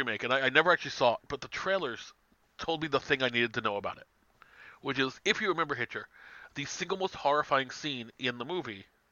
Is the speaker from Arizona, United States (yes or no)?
no; New York, United States; I grew up in New York, and I'm not like, oh no, I better cross the street.